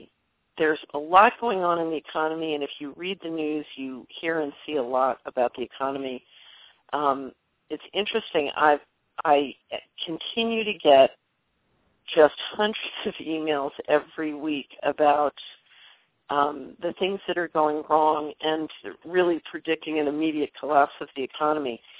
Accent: Philadelphia, Pennsylvania, United States; also born or lived in New York; You can tell I grew up in Philadelphia and lived in New York.

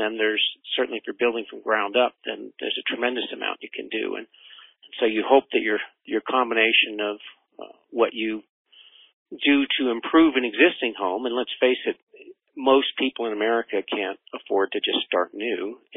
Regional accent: Vermont, United States; I grew up in Vermont skiing and hiking and fishing and climbing and doing all the great backcountry stuff

